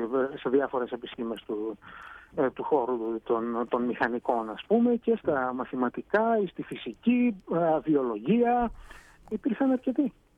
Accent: Greece; moved away as an adult; also born or lived in United States; now in Ireland; γεννήθηκα και μεγάλωσα στην Ελλάδα, βέβαια.

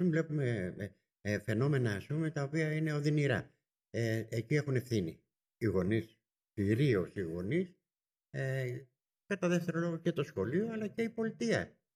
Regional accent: Syssarcha, Greece; now in Athens, Greece; δεν ένιωσα ποτέ Ηρακλειώτης, παρότι είμαι δημότης Ηρακλείου. Και στην Αθήνα 45 τόσα χρόνια ή παραπάνω και στον κόσμο δεν ένιωσα ποτέ Αθηναίος. Όταν με ρωτούσαν πάντα από πού είσαι, έλεγα από τα Σύσσαρχα.

